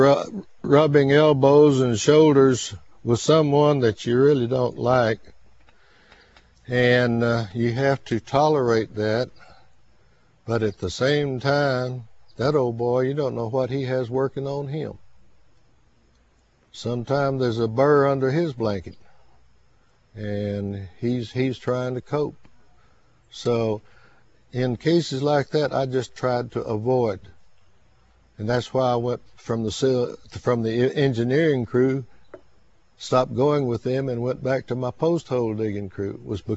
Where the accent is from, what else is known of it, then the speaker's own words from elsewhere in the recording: Round Rock, Texas, United States; born there; Yes. I was born in Round Rock, Texas, right, just about 18 miles north of Austin.